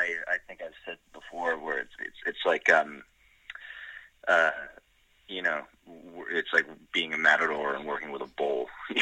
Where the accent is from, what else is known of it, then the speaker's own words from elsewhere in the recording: Canada; And then I told him, oh, I'm actually Canadian.